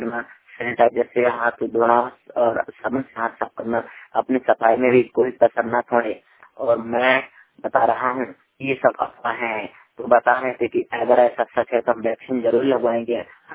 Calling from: Banda, Uttar Pradesh, India; श्रमिक वाणी रिपोर्टर जिला बांदा उत्तर प्रदेश से।

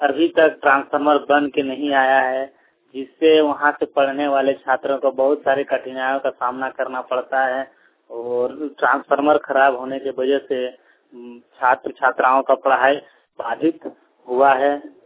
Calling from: Manjura, Jharkhand, India; ग्राम post मंजूरा, थाना कसमार, जिला बोकारो से बोल रहा हूँ।

